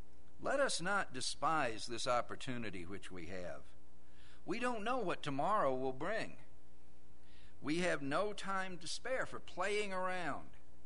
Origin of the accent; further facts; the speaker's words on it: United States; But yes, I'm an American. I love this country.